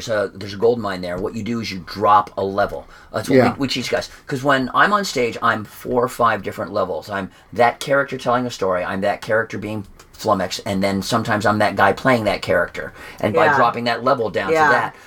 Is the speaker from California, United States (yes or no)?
no; Florida, United States; I'm from Florida.